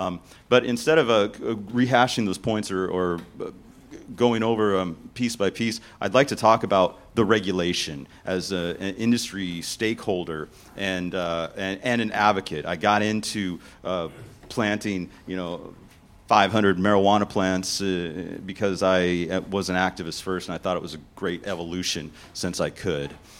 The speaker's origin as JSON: {"language": "English", "region": "Washington", "country": "United States", "said": "I'm from Washington State."}